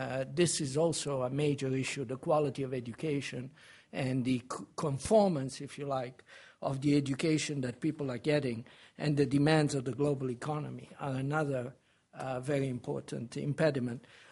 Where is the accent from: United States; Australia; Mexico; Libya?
Libya; I mean, I'm originally from Libya, and I visited Libya